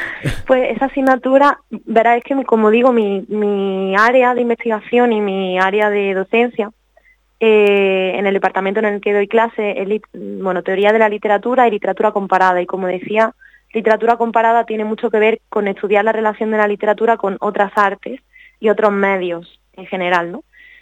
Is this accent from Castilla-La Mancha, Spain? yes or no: no; Torrox, Andalusia, Spain; Torrox, porque para mí es la presentación que más ilusión me hace, ¿no? Presentar en mi casa, en mi pueblo